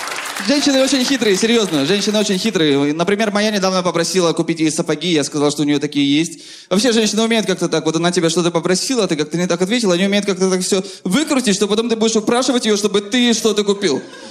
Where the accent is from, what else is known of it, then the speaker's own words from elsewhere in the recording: Odesa, Odesa Oblast, Ukraine; я родом из Одессы, и недавно летал к себе на родину, в Одессу.